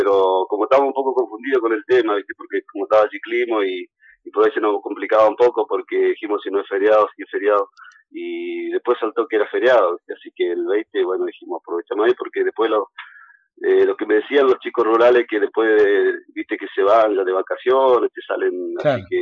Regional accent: Laguna Blanca, Río Negro, Argentina; yo soy rural, ¿viste? Soy de Laguna Blanca, me crié en esos pagos, fui a la escuela 180 de ahí de Laguna.

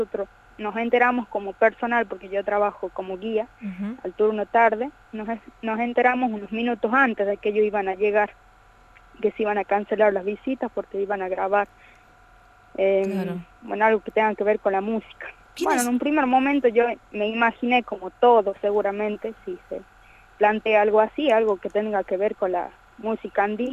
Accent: Argentina; no solamente para nosotros como comunidad indígena, sino para todos nosotros a nivel nacional, ¿no? Como argentinos

